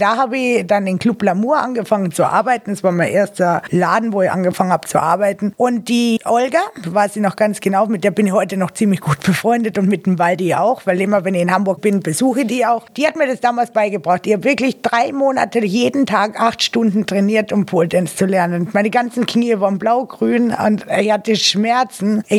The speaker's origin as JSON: {"language": "German", "region": "Carinthia", "country": "Austria", "said": "Ich komme aus Österreich."}